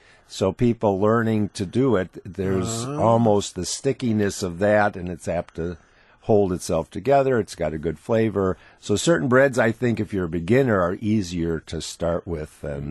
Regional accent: Milwaukee, Wisconsin, United States; My mother made stolen, and I grew up in Milwaukee, so it's a German thing

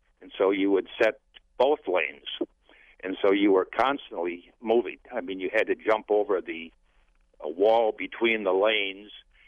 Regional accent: Mellon, Wisconsin, United States; I grew up in Mellon, Wisconsin, and I manually set pins at the Spa Bowling Tavern for 10 cents a game.

